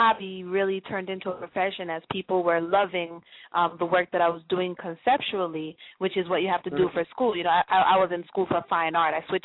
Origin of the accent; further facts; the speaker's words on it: New York, United States; moved away as an adult; now in Chicago, United States; I'm from New York originally, and I moved to Chicago in 2003.